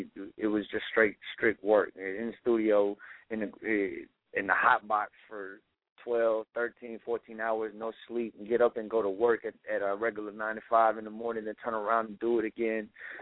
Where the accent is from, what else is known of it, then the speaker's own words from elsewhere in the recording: New York, United States; Like, I mean, me, I'm originally from New York. My family's from New York